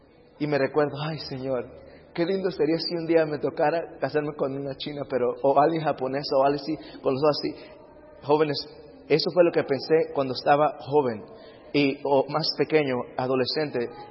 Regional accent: California, United States; En cierta ocasión me recuerdo estar creciendo en California

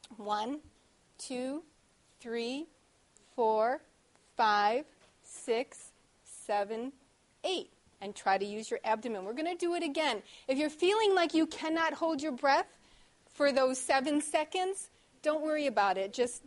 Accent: New York, United States; I'm from New York State.

